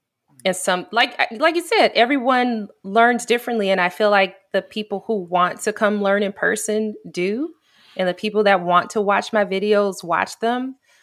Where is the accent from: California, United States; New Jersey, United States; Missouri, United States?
California, United States; So you might, I'm from California, and let me tell you, I was not prepared, okay?